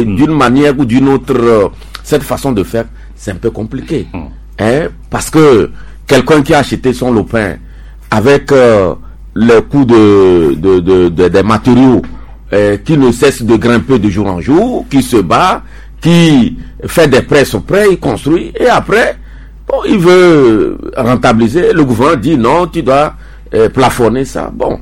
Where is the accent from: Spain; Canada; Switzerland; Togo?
Togo; Bon, le péché originel chez nous au Togo